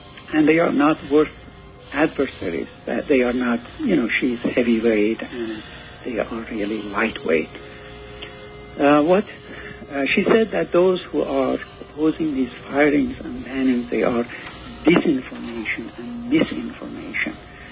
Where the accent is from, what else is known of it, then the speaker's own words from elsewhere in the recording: Iran; I'm from Iran